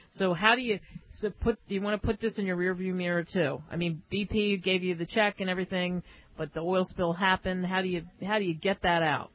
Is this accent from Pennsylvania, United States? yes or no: yes; Philadelphia, Pennsylvania, United States; I'm from Philadelphia, so what do they sell in Philadelphia? They sell Rocky and cheese steaks.